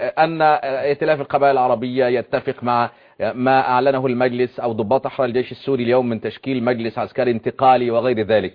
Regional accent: Egypt

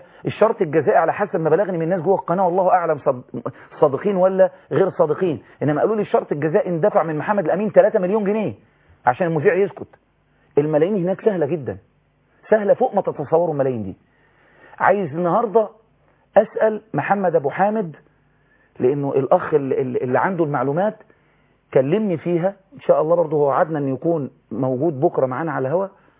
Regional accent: Egypt; احنا كشعب مصري

